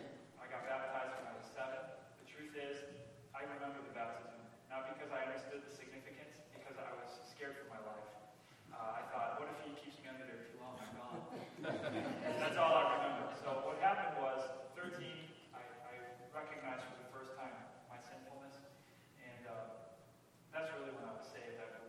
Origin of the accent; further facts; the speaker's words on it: Rockford, Illinois, United States; I was raised in Rockford, Illinois, not too far away from here.